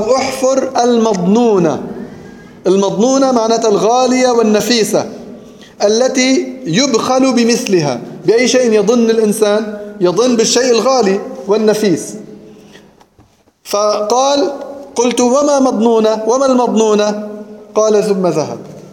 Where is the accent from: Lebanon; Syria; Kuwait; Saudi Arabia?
Lebanon; مثال بسيط عندنا بلبنان